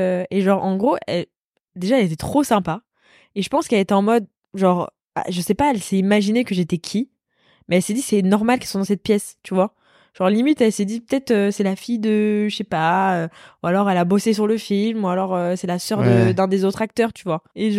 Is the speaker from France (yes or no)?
yes; Paris, Île-de-France, France; je viens de Paris.